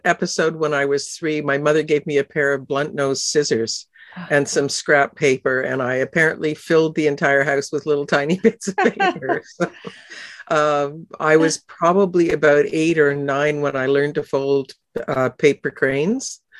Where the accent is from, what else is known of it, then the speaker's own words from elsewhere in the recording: Canada; I moved a lot. I grew up pretty much all across Canada.